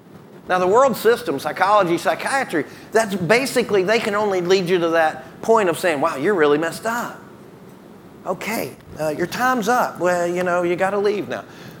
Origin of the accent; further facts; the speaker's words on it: the South, United States; Now, I'm from the South, so I can, you know, play around like that.